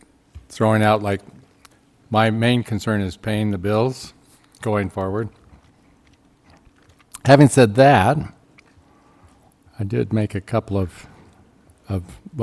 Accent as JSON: {"language": "English", "region": "Great Basin", "country": "United States", "tie": "born or raised there", "said": "first thing I want to say, and as part of it's my nature of scarcity in the world, and I think it's growing up in the Great Basin."}